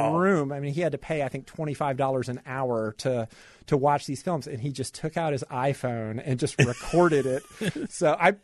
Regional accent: North Carolina, United States; also born or lived in Chicago; But I think, you know, just growing up in North Carolina, like, I loved I got into theater because I liked acting, because I liked movies.

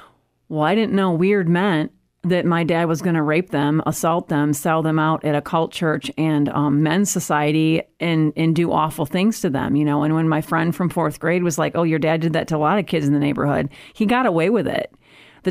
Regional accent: Kalamazoo, Michigan, United States; I'm from Kalamazoo, Michigan, and I'm really geeked to be here.

